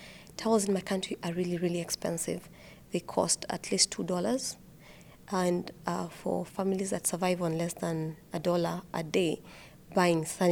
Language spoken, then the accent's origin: English; Kenya; I'm from Kenya.